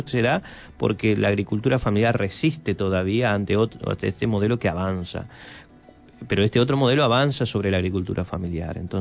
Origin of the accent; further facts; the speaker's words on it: Formosa, Argentina; Yo soy formoseño.